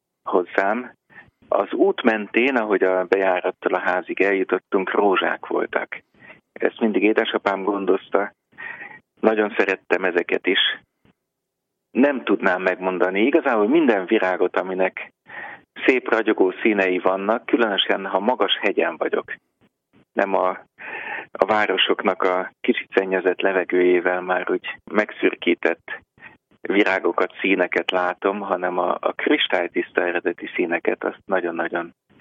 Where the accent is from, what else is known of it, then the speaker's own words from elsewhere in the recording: Budapest, Hungary; Igazából én Budapesten második kerületben kertesházban nőttem föl, tehát nagyon szerettem kint lenni.